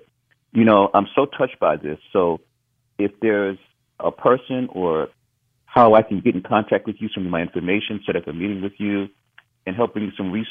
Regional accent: Brooklyn, New York, United States; I teach Sunday school at Abyssinian Baptist Church, and I'm from Brooklyn

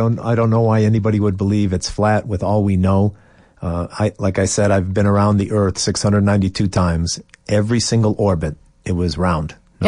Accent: Cleveland, Ohio, United States; I grew up in Cleveland, Ohio, in the northern United States, and I used to identify myself. I would say I'm from Cleveland

